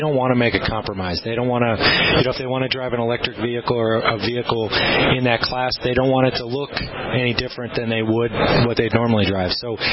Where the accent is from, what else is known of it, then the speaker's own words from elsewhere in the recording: Chicago, Illinois, United States; back and forth to Chicago, my hometown.